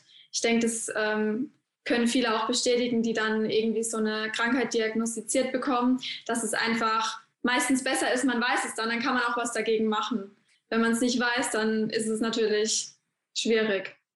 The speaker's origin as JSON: {"language": "German", "town": "Heidelberg", "region": "Baden-Württemberg", "country": "Germany", "said": "ich bin 25 Jahre alt und ich komme aus Heidelberg."}